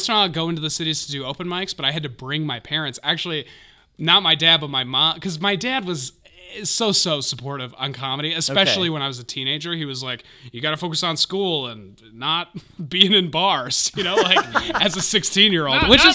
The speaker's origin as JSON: {"language": "English", "town": "Hudson", "region": "Wisconsin", "country": "United States", "tie": "born or raised there", "said": "I grew up in Hudson, which is, like, right on the Minnesota border."}